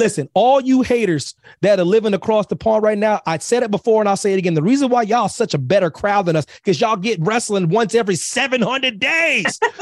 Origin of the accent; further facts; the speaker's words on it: Pennsylvania, United States; Pennsylvania is my home state, military kid and whatnot, but Pennsylvania is my home for various reasons